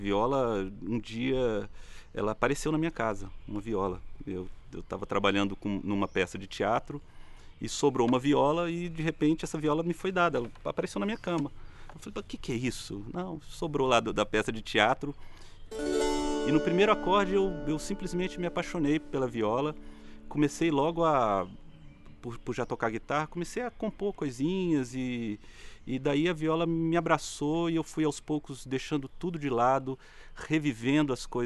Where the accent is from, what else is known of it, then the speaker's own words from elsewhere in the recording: Brasília, Federal District, Brazil; Eu nasci em Brasília. Sou brasiliense da Gema. Nasci na Asa Sul de Brasília. E nascido e criado, né? Continuo vivendo aqui